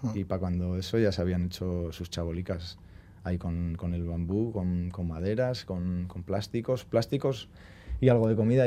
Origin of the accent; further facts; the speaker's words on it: Miranda, Spain; En mi pueblo, Miranda, se hace un día de cómo se hacían los trabajos antes